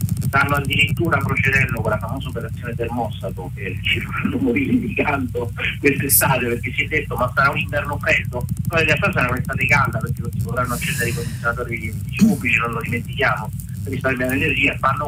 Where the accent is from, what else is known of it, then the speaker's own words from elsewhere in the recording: Calabria, Italy; now in Rome, Italy; che sono calabrese, ma vivo a Roma